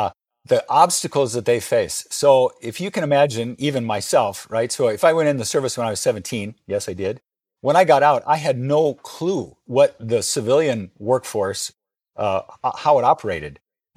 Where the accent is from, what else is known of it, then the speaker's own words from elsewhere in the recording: Wayne, Nebraska, United States; I went in the Navy when I was 17, born and raised in Wayne, Nebraska.